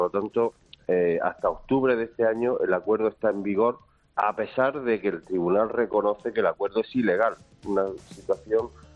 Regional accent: Andalusia, Spain; La región de donde yo soy, de Andalucía

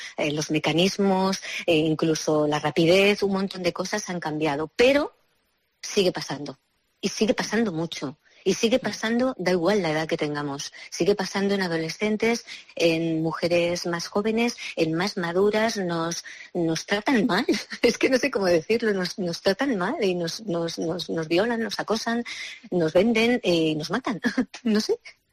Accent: Segovia, Castile and León, Spain; de Granada me vuelvo otra vez a Segovia a pasar las vacaciones con mi pareja, con mi chico, con mi tierra, con mi pueblo, con mi...

